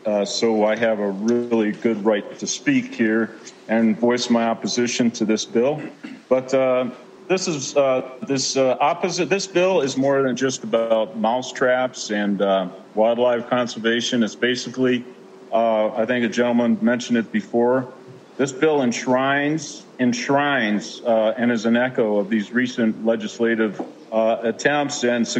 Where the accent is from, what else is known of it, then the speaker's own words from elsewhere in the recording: Condon, Montana, United States; I'm from Condon, Montana.